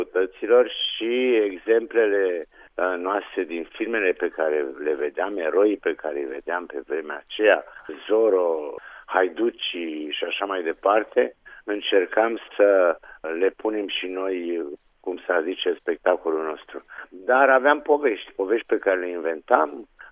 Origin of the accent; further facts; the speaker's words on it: Brașov, Brașov County, Romania; M-am născut la Brașov, chiar în centrul Brașovului